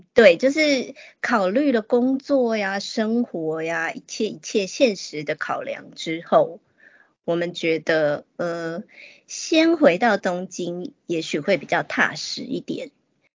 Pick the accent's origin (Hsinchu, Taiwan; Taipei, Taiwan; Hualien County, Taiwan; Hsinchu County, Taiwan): Taipei, Taiwan; now in Tokyo, Japan; 我还记得以前我每次只要从羽田机场飞回松山，台北松山机场降落的瞬间，我都会就是整个人肩膀超放松，然后就深呼吸，然后就觉得天哪，我回家了。